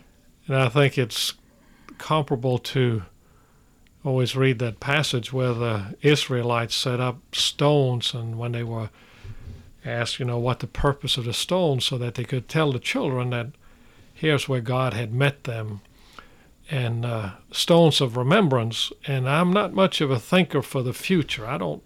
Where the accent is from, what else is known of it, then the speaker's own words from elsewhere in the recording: Norway; I grew up in Norway.